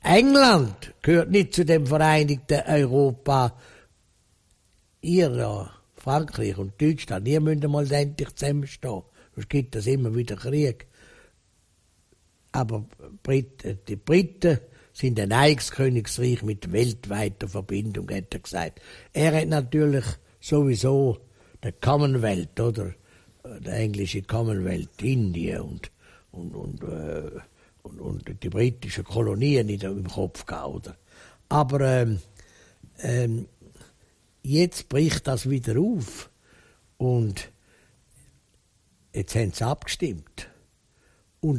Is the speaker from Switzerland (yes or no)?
yes; Switzerland; Und vor allem das Ansehen, das wir als Schweizer dort haben.